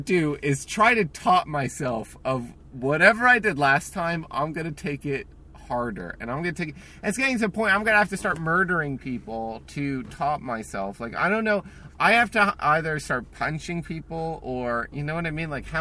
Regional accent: New Jersey, United States; I'm from New Jersey, so like I have just an abrasive personality.

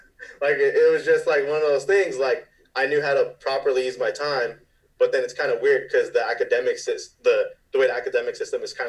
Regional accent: Sacramento, California, United States; I grew up in Oak Grove. I went to Pleasant Grove High School.

